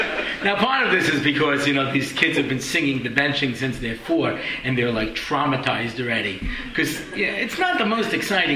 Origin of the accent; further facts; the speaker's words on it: United States; I grew up in America, it was latkes. We always had latkes, you know.